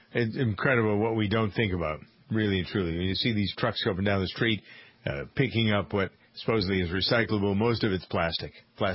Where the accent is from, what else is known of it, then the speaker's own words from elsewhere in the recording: Boston, Massachusetts, United States; I'm from Boston.